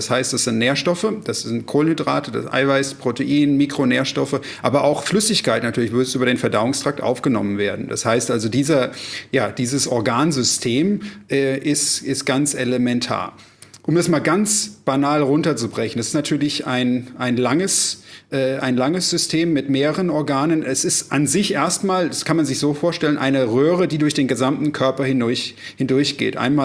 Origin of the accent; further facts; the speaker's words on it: Munich, Bavaria, Germany; als Münchner, beziehungsweise als Nicht-Norddeutscher